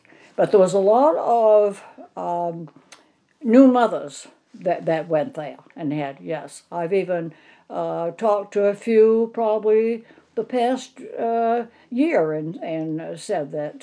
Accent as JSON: {"language": "English", "town": "South Paris", "region": "Maine", "country": "United States", "tie": "born there", "said": "I was born in South Paris, in the little house right now that is an Asian restaurant right next to Maurice's."}